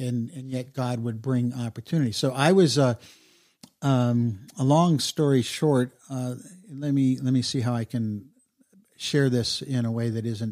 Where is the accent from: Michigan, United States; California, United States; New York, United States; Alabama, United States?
Michigan, United States; Birmingham; also born or lived in Detroit; When we moved from Detroit to Birmingham, Michigan, we couldn't find one of those, so we went to an Episcopal church, but the family sort of drifted away.